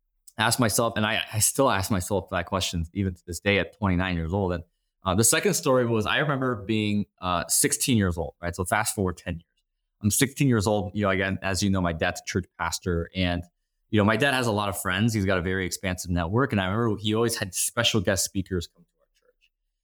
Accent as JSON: {"language": "English", "town": "Chicago", "region": "Illinois", "country": "United States", "tie": "born or raised there", "said": "Chicago, right? Like that's where I'm from. That's where I still am. That's, I consider that my hometown."}